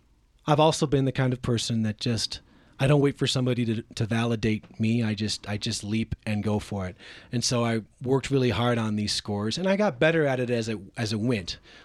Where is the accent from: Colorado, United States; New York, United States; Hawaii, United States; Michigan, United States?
Colorado, United States; Colorado Springs; I'm just from Colorado Springs.